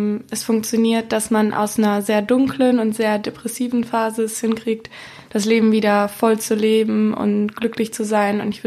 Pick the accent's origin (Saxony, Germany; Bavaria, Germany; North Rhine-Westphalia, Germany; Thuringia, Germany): North Rhine-Westphalia, Germany; Düsseldorf; born there; now in Wuppertal, Germany; ich bin 23 und ich komme gebürtig aus Düsseldorf, aber wohne und studiere in Wuppertal.